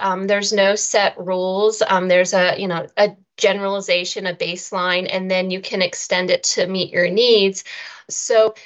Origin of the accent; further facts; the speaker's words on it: United States; I forgive my pronunciation being an American.